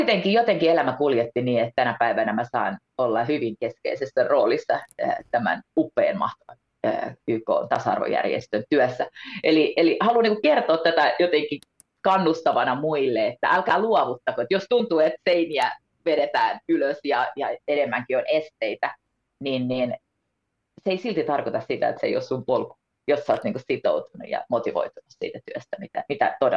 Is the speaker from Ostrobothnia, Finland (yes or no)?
yes; Vaasa, Ostrobothnia, Finland; mä olen Vaasasta kotoisin